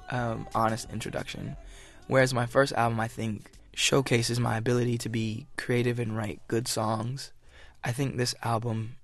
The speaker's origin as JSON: {"language": "English", "town": "Los Angeles", "region": "California", "country": "United States", "tie": "born or raised there", "said": "And I grew up in San Pedro, which is like a port city in L.A. And I kind of grew up right where the projects start, so kind of in the not-so-good parts."}